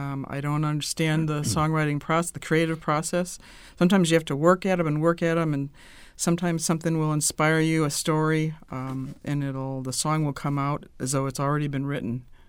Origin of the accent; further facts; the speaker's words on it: Chicago, Illinois, United States; We grew up in Beverly, just up the street from the Dan Ryan Woods, so I wrote a song about that.